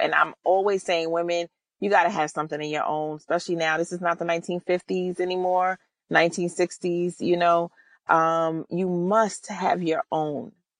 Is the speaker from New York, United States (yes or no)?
yes; New York City, New York, United States; Cause look, I'm from New York City and I'm scared of heights, you know